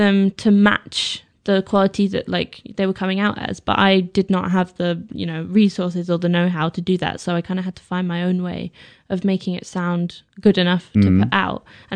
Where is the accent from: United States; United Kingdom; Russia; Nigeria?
United Kingdom; London; Well, we've been on tour around Europe, but I come from London.